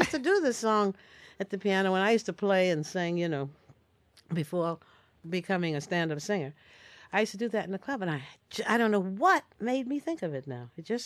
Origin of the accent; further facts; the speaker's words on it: New York City, New York, United States; also born or lived in Chicago; now in California, United States; I was born in New York City. Lived there all my life until I moved out here.